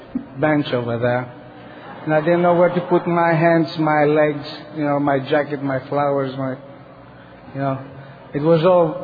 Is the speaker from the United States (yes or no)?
no; Athens, Attica, Greece; first language Greek; English is a second language; Good evening, everybody. … I'm an addict from Athens, Greece.